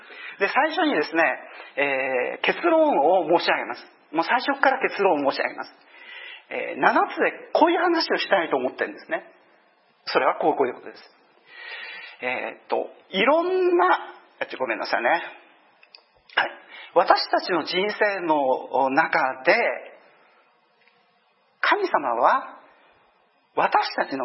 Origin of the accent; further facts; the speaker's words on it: Tochigi, Japan; also born or lived in Kurume, Japan; 0歳でですね、福岡県久留米で生まれまして、6歳の時に栃木県に引っ越して、で栃木県で育ってきて、そして20歳の時に初めて東京の教会に自分から行って聖書を勉強してイエス様をですね、信じたわけであります。